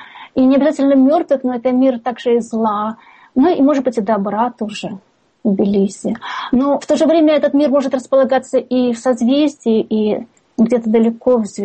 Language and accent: Russian; Russia; moved away as an adult; Я приехала сюда из России. Вот я приехала совсем недавно.